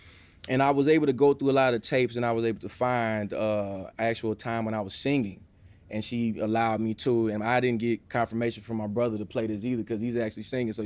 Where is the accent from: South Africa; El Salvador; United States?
United States; Meridian, Mississippi; So I'm from Mississippi, Meridian, Mississippi, which is the Bible Belt.